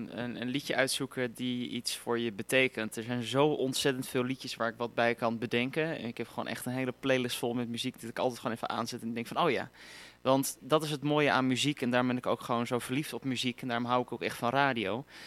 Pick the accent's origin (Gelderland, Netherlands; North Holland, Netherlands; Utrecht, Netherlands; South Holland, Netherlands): North Holland, Netherlands; Huizen; also born or lived in Blaricum; now in Hilversum, Netherlands; Ik ben geboren in een ziekenhuis in Blaricum, een klein dorpje midden in het Gooi. Ik heb mijn hele leven in huizen gewoond, dus ook een klein dorpje net daarnaast. En toen ben ik dus verhuisd naar de stad, dus Hilversum.